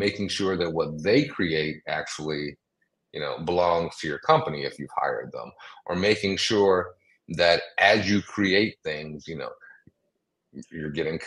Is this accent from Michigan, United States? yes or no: yes; Detroit, Michigan, United States; also born or lived in Brooklyn; as a native Detroiter who grew up in a city that was 94% Black